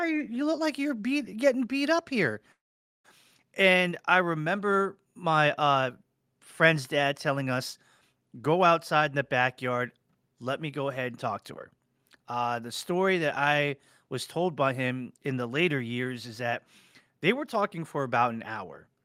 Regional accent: Annapolis, Maryland, United States; Back in the days in the 80s, growing up in Annapolis, Maryland, there wasn't a lot of Asian diversity as there is today.

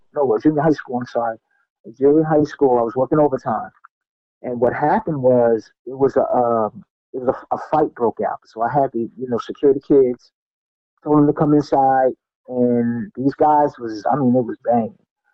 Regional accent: Trenton, New Jersey, United States; I'm from Trenton, New Jersey. We got 7.5 miles away from everywhere.

